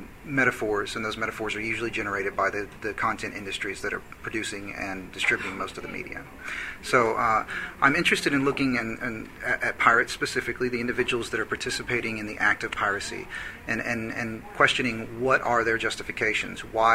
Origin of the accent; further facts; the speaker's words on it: Tennessee, United States; now in New York, United States; I'm from Tennessee, and I now live in New York, and it's cold.